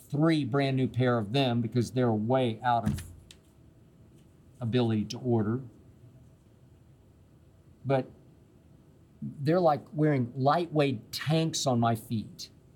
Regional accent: Oklahoma City, Oklahoma, United States; My first two loves as a little kid growing up in Oklahoma City were number one, University of Oklahoma football

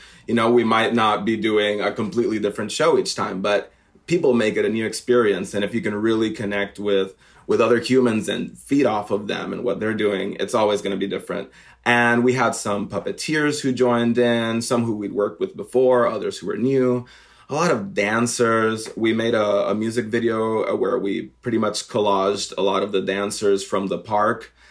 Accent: Puerto Rico; I mean, I'm from Puerto Rico, and I grew up without air conditioning.

